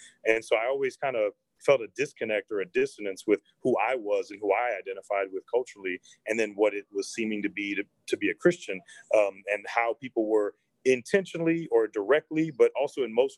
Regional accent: St. Louis, Missouri, United States; And I grew up in St. Louis, Missouri, which is where we still primarily live. We still live in the neighborhood I grew up in.

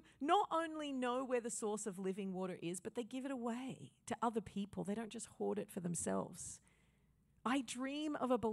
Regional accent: Australia; moved away; I'm an Australian originally.

